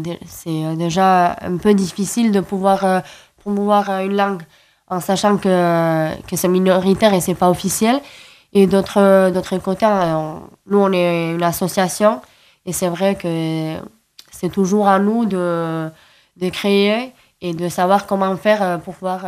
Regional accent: Hendaye, Nouvelle-Aquitaine, France; French is a second language; Pour moi, le français, c'est ma troisième langue.

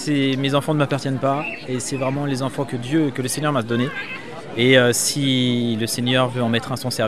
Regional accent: Bayonne, Nouvelle-Aquitaine, France; Je viens de Bayonne, je suis un père de famille d'âge moyen.

